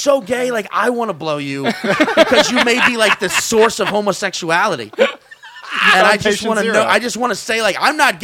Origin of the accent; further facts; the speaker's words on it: New Orleans, Louisiana, United States; growing up in New Orleans on, like, any Mardi Gras, Jazz Fest, Bourbon Street